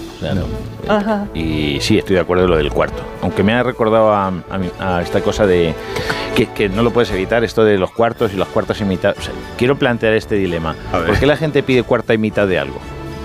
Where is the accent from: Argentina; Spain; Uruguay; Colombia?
Spain; Como somos los españoles que nos perdemos con el cambio de hora